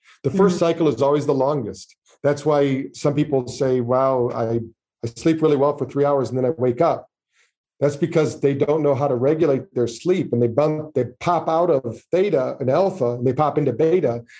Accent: Battle Creek, Michigan, United States; That's my hometown, Battle Creek, Michigan. The very first health food store in the world was in our hometown. So we grew up around those crazy people

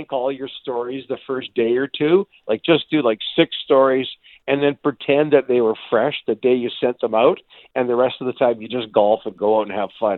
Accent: Canada; I'm Canadian.

